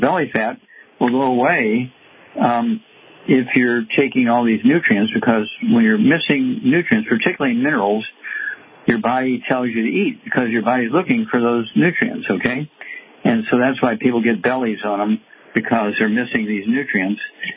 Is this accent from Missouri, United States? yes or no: yes; Missouri, United States; And Chuck, let's go to Missouri, my home state, and let's see here, William.